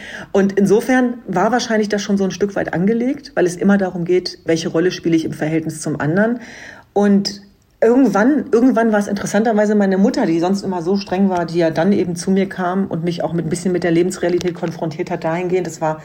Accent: Hanover, Lower Saxony, Germany; Ich habe 10 Geschwister, wir sind 11 Kinder zu Hause, wir kommen aus Hannover-Linden.

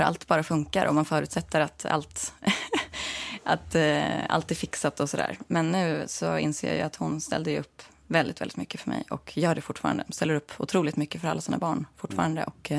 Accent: Katrineholm, Södermanland, Sweden; also born or lived in Stockholm / Nyköping; Sen flyttade vi ut till Sörmland och så är jag uppvuxen i Katrineholm och Nyköping.

